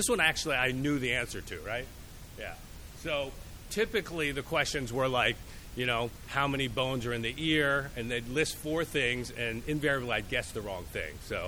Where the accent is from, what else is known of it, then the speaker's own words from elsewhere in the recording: Delaware, United States; So I grew up in Delaware, the Philadelphia area, and I used to follow the Philadelphia Eagles.